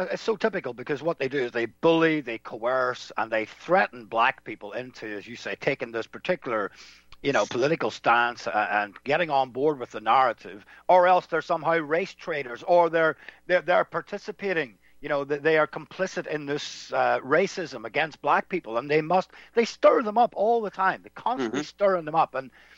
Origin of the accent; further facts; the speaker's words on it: Northern Ireland, United Kingdom; And I come from Northern Ireland